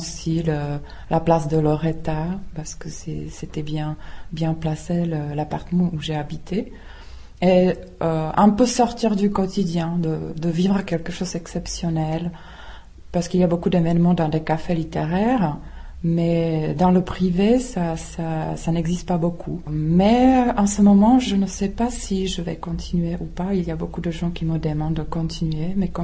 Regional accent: Prague, Czechia; French is a second language; Moi, j'ai grandi ici à Prague, à la proximité d'une famille bilingue.

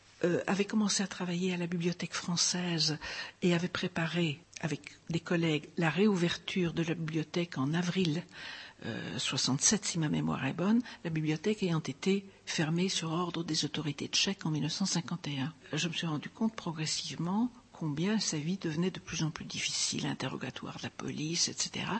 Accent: France; En tant que Française, j'étais honteuse que mon pays ne l'ai jamais remercié officiellement.

